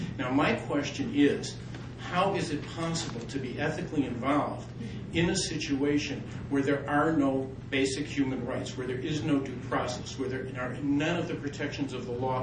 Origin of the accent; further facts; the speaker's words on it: Chicago, Illinois, United States; I'm a psychologist from Chicago.